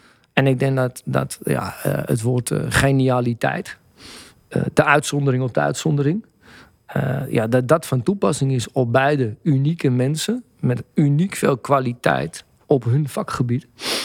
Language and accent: Dutch; Amsterdam, North Holland, Netherlands; Ik ben van Blauwe Zand. En dat was bepaald niet de beste buurt van Amsterdam-Noord.